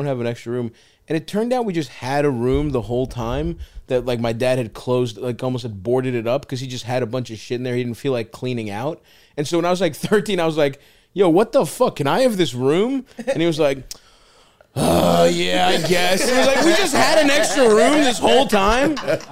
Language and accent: English; Baltimore, Maryland, United States; We shared a wall with my grandma. So it was real immigrant. Growing up in Baltimore